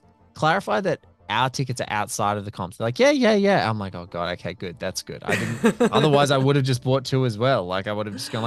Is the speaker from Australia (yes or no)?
yes; Australia; And I just, I'm also Australian.